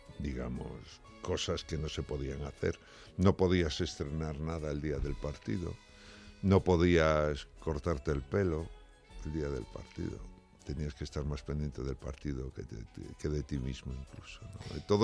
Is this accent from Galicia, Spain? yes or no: yes; Galicia, Spain; Soy gallego.